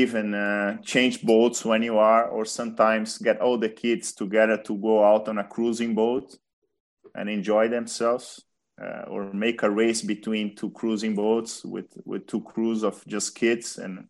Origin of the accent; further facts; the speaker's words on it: Rio de Janeiro, Brazil; English is a second language; I think these last 2 games, I enjoyed a lot because Rio was my home country and it was a lot of energy.